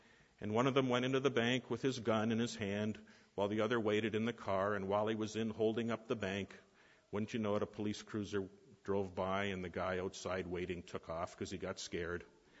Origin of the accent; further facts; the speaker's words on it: St. Catharines, Ontario, Canada; As I've mentioned before, I grew up in St. Catharines